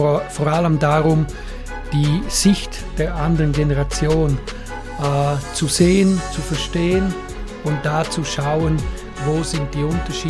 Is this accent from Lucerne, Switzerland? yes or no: no; Sedrun, Graubünden, Switzerland; Ich komme aus der Schweiz, aus Sedrun. Das ist ein kleiner Bergdorf. Ich bin 55 Jahre alt